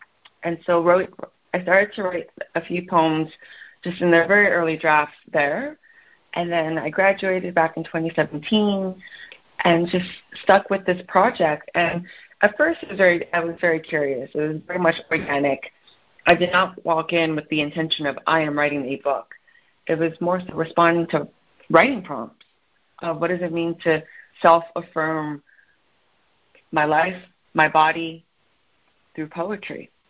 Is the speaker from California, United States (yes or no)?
yes; San Francisco, California, United States; now in Brooklyn, United States; And I'm from San Francisco, so I was already here when that took place.